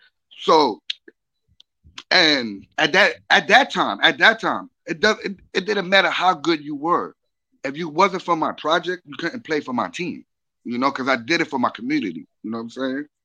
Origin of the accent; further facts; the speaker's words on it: New York City, New York, United States; In Dykeman. That's Dykeman. Upper Manhattan. That's New York City, Upper Manhattan, you know?